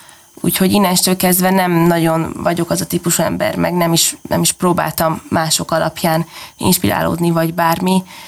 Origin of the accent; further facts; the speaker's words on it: Hungary; nyilván miután magyar vagyok, és a hazám az első nekem is, legyen az egy magyar ember.